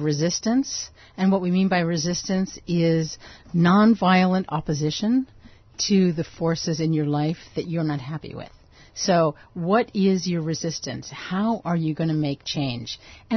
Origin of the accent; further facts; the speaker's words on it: Pennsylvania, United States; I'm from the Appalachian Mountains of Pennsylvania, a coal mining region, and I grew up in an Irish-American enclave. And one of the things about my town, which was 2,000 people